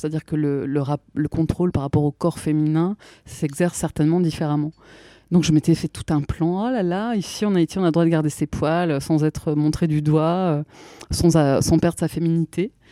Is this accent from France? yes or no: no; Belgium; Je disais non, je suis belge.